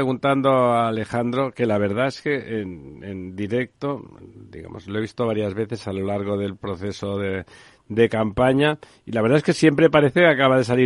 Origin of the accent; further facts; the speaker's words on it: Catalonia, Spain; now in Madrid, Spain; aunque estoy aquí en Madrid, soy catalán